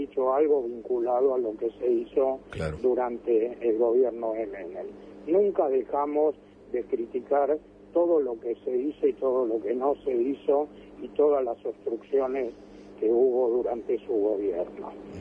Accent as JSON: {"language": "Spanish", "country": "Argentina", "said": "todos los familiares somos argentinos, tan argentinos como él"}